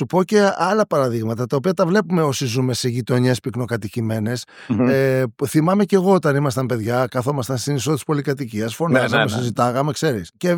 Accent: Samos, North Aegean, Greece; στην πατρίδα μου τη Σάμο

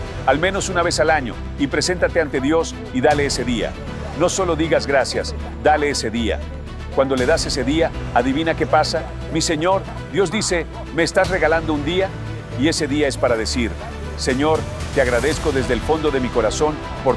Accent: United States; Bueno, número uno, soy estadounidense.

